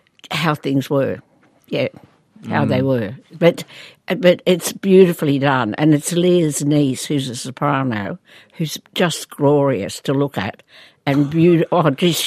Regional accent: Australia; We're Australian, you know, we like all that. Honesty.

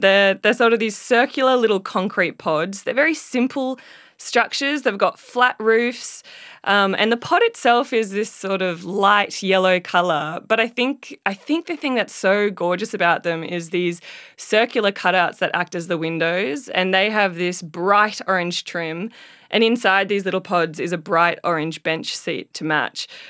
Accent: Brisbane, Queensland, Australia; I grew up in Brisbane

